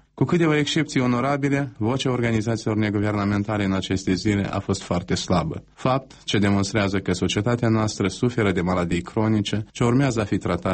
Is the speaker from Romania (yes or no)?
no; Pârlița, Ungheni District, Moldova; Vreau să ajung și la Pârlița, Ungenilor, satul meu de baștină, să mă închin la mormântul mamei.